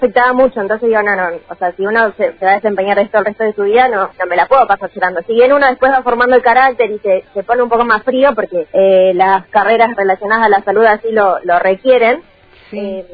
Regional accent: Río Grande, Tierra del Fuego, Argentina; fueguina, nacida, bueno, acá en Río Grande, en el 89, no soy tan vieja.

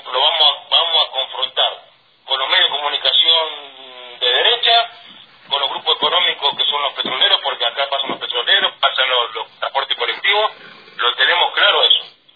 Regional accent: Caleta Olivia, Santa Cruz, Argentina; yo soy de Caleta Olivia, nací en Gallego pero me crié en Caleta. Mi familia es petrolera.

